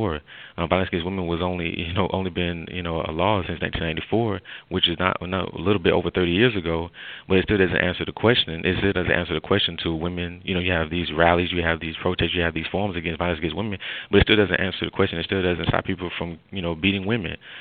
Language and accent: English; Clemson, South Carolina, United States; it comes from my hometown and what I saw going on in my environment, going on in my neighborhoods, where in the area of Clemson, where it's growing so fast